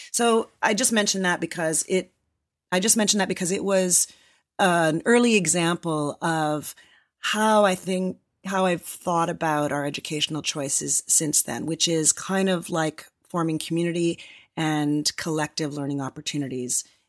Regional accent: Canada; also born or lived in Toronto; now in United States; I grew up in Canada, but I moved to Canada. I was a film and television actor in Toronto, and I moved to LA in 1996.

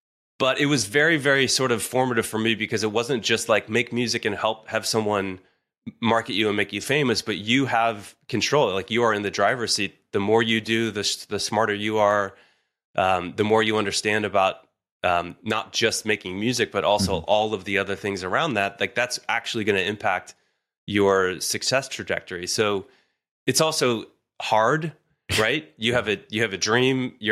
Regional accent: Cincinnati, Ohio, United States; So, you know, I grew up in Cincinnati, Ohio, Midwest, very, very much a place where you're not really supposed to go try to be a musician.

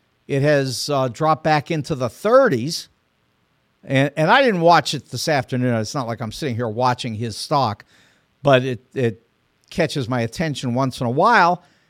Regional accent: Pittsburgh, Pennsylvania, United States; born there; it turns out I was born in Pittsburgh. So I sort of have an interest in the Pittsburgh Pirates.

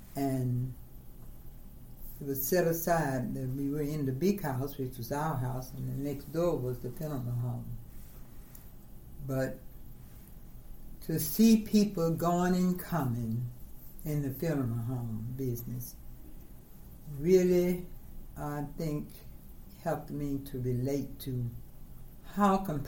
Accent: Mansfield, United States; Growing up in Mansfield, we attended an all-black school. And by living in the city, we had to catch a bus.

